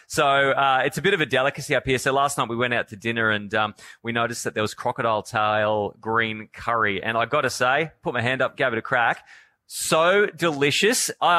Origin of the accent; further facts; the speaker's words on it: Townsville, Queensland, Australia; When they find out that we are from Townsville, the first thing they want to have a chat about is the footy.